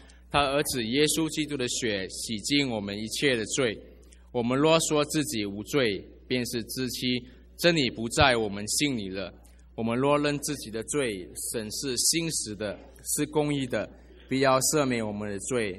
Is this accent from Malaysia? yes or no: yes; Malaysia; 我是马来西亚人，我常告诉各位，因为我之前想跟大家表达一个信息，就是说我们马来西亚人在新年佳节的时候，我们对人说新年快乐，